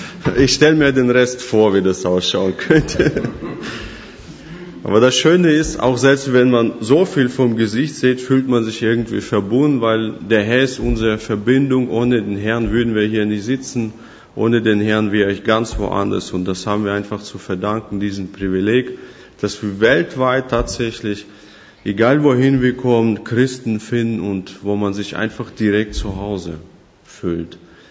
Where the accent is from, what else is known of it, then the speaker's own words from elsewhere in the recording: Ingolstadt, Bavaria, Germany; Ursprünglich komme ich aus Ingolstadt, das ist bei München. Und ursprünglich komme ich ganz woanders her.